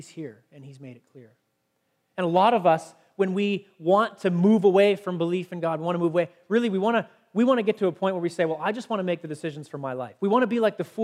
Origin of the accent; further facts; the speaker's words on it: Canada; if it's in the fact that I'm a Canadian